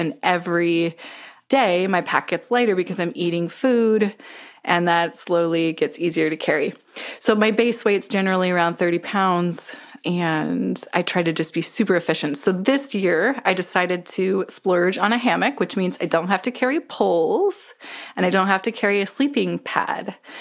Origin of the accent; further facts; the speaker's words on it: Pacific Northwest, United States; So most of y'all know I'm from the Pacific Northwest